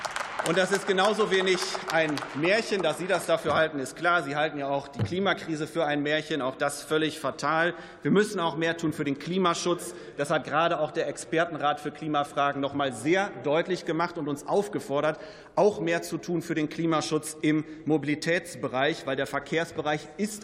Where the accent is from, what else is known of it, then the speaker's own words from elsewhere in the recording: North Rhine-Westphalia, Germany; ich komme vom Land. Ich bin im Münsterland groß geworden